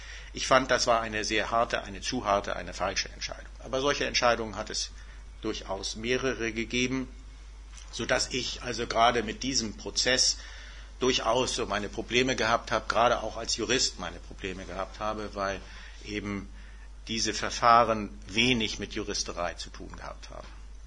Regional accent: West Germany, Germany; weil ich gesagt habe, ich will nicht als Wessi, der hierher kommt, gleich mich als Besserwessi betätigen

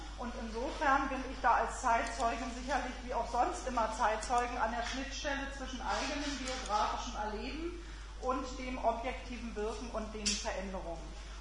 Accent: Potsdam, Brandenburg, Germany; Ich selbst bin geboren und aufgewachsen, habe meine Kindheit und Jugend verbracht in Potsdam, in meiner Heimatstadt, in ja der auch geschichtsträchtigen preußischen Metropole, habe dort am damaligen, ja heute würde man sagen Humboldt-Gymnasium, mein Abitur gemacht.

